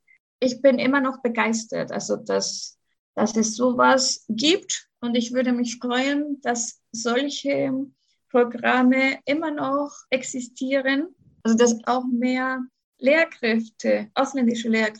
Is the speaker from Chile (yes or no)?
yes; Chile; German is a second language; now in Germany; eine Lehrkraft aus Chile Deutsch unterrichtet in Deutschland. Ich habe natürlich einen Akzent und den werde ich immer haben.